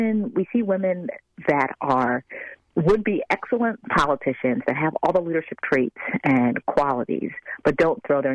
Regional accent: New Jersey, United States; I'm originally from New Jersey, and Christy Todd Whitman was our governor.

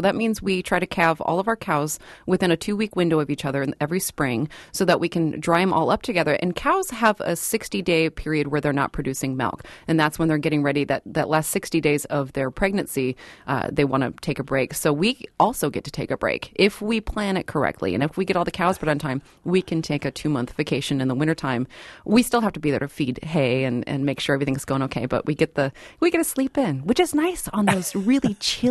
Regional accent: Washington, United States; now in Wisconsin, United States; Washington State originally.

